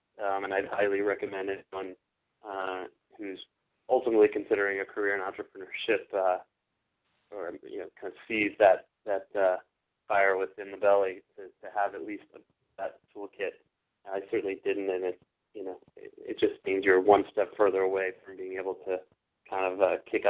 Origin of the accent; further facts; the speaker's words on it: Maryland, United States; even though I'm from Maryland area originally.